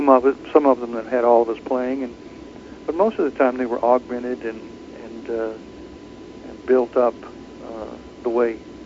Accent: Texas, United States; moved away as an adult; also born or lived in California; I grew up in Texas. I was raised by seven women, which I loved, whom I loved. My girlfriend in college got pregnant, so we fled to California because Texas was going to kill us.

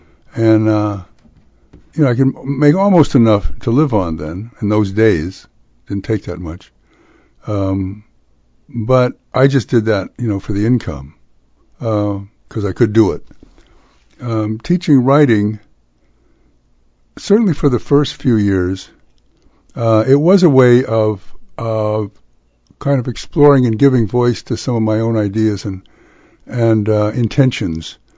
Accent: San Francisco, California, United States; And I'm a native Californian. I grew up in San Francisco.

